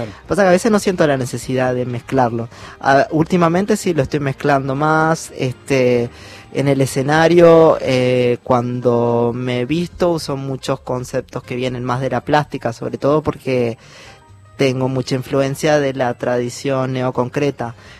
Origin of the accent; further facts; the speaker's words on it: Tacuarembó, Uruguay; en mi casa se escuchaba mucho, y también a mí me interesa, yo soy de Tacuarembó